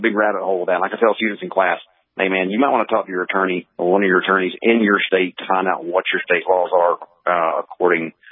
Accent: the South, United States; I grew up in the South where, pretty much, if somebody threatened your life, I guarantee you, not a lot of people would be willing to say

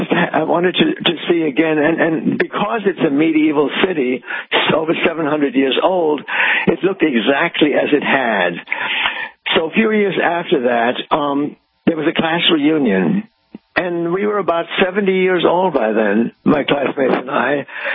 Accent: Wittenberg, Saxony-Anhalt, Germany; English is a second language; moved away; We went to, stayed in Berlin, and then we went to my hometown. I was scared at the time. What would I find there 50 years later?

